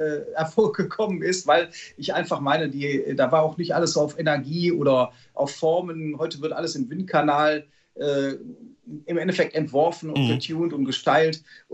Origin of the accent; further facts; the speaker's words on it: Wuppertal, North Rhine-Westphalia, Germany; wo kommst du her? Wuppertal